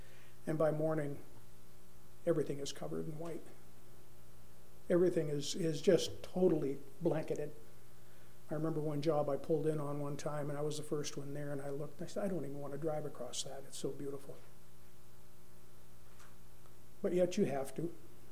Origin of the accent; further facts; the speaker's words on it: Northeast, United States; As most of you know, I'm from the Northeast, and it seems like back when I was a kid, there was a lot more snow back there than there is now